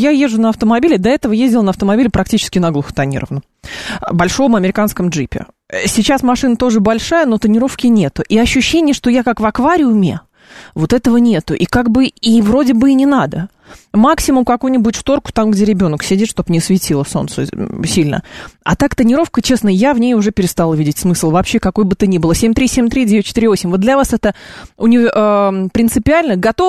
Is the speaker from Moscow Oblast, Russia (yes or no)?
yes; Lyubertsy, Moscow Oblast, Russia; В Люберцах, кстати, в моем родном городе, ну, более-менее в районе Смирновска